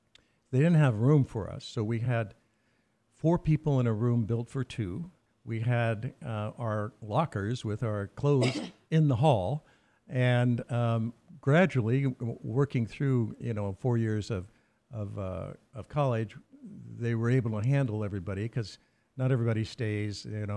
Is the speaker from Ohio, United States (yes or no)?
no; Denver, Colorado, United States; born there; I was born in Denver, Colorado in 1947. I am the oldest of 10 children.